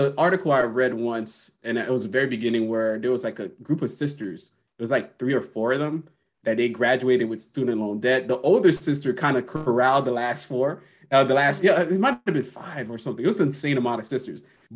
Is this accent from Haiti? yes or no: yes; Haiti; I grew up in Haiti, where places we didn't have running water. We had roving electricity.